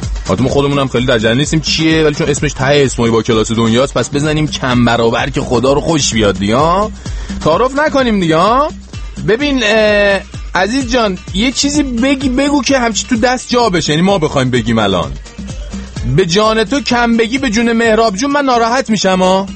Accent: Iran; moved away; چند وقت آقا از ایران اومدم بیرون؟

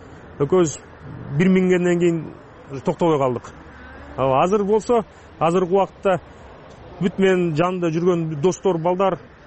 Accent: Bishkek, Kyrgyzstan; мен Бишкектен болом, мен Бишкектин тургунумун, Кыргызстандын колунумун

